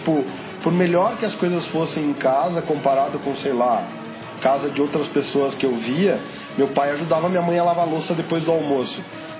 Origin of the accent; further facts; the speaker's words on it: Campinas, São Paulo, Brazil; da cidade pequena onde eu cresci, porque todo mundo fala, não, mas Campinas é uma cidade grande. Não, cidade interiorana que tem muitos habitantes